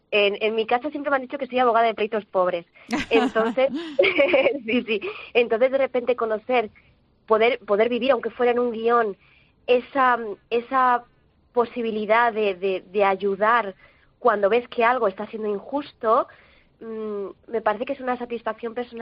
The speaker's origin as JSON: {"language": "Spanish", "town": "Madrid", "region": "Community of Madrid", "country": "Spain", "said": "yo soy de Madrid"}